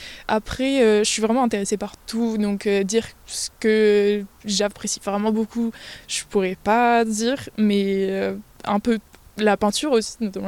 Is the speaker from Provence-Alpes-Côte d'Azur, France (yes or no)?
yes; Aix-en-Provence, Provence-Alpes-Côte d'Azur, France; Moi, je viens d'Aix-en-Provence, enfin, en pas loin en tout cas.